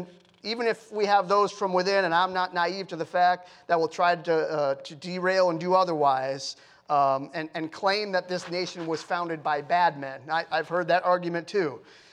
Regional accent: United States; I'm a pastor, I'm a Christian first, but I'm also an American.

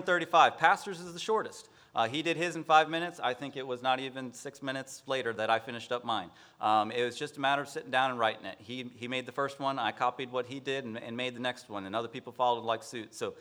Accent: Bible Belt, United States; Growing up in the Bible Belt, anybody you come across who goes to church maybe semi-regularly as a kid, they can relate to that story.

